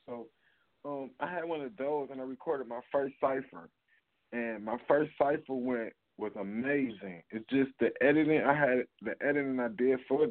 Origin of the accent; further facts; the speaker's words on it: Cleveland, Ohio, United States; Yeah, I am from Cleveland, Ohio. Once again, I don't know if we told them or not, but that's where I'm definitely from.